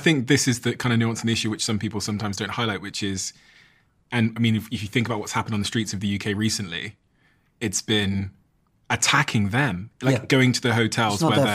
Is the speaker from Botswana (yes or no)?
yes; Botswana; born there; I was born in Botswana.